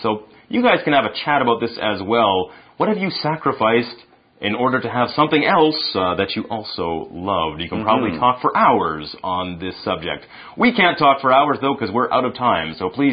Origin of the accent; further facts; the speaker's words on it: Canada; now in Taiwan; I'm from Canada as well, and I love living in Taiwan, but of course, I give up living close to my family, who are about 12,000 kilometers away.